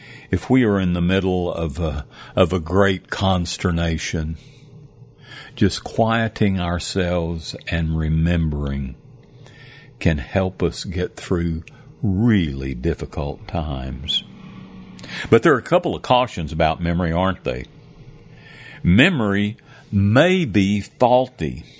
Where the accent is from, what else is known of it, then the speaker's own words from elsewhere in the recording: Lubbock, Texas, United States; You know, I was raised in Lubbock in a time when it was literally across the tracks.